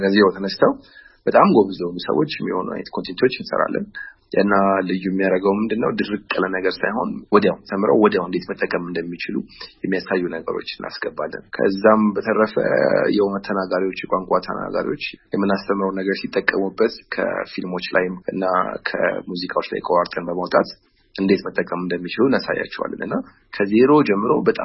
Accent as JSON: {"language": "Amharic", "region": "Addis Ababa", "country": "Ethiopia", "tie": "born or raised there", "said": "አሁንም ተወልጄ ያደኩትኝ አዲስ አበባ ነው። ያደኩትኝ ወደ ጨርቆስ አካባቢ ነው።"}